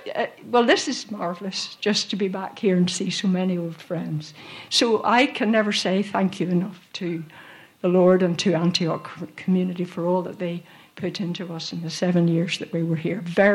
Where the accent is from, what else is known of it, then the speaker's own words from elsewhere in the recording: Northern Ireland, United Kingdom; now in London, United Kingdom; because we came from Northern Ireland, which is a different place these days, but in those days it was a very insular, parochial society.